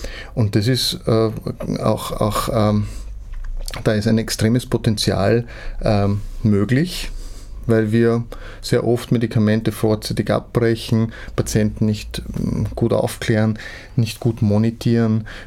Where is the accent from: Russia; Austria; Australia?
Austria; Das sind so zwei Großprojekte, wo wir als Österreicher sehr stark federführend sind